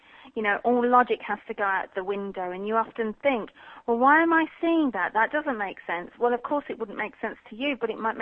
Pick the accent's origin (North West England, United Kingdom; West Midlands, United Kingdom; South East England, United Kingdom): West Midlands, United Kingdom; Birmingham; accent: Birmingham; Yeah, I'm a Brummie. I've lost a lot of my Birmingham accent because I moved around a lot.